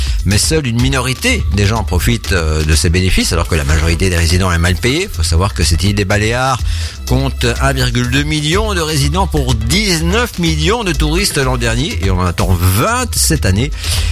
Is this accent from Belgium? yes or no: yes; Belgium; Chez nous en Belgique, le Mercure s'apprête une fois de plus à franchir la barre des 30 degrés à l'ombre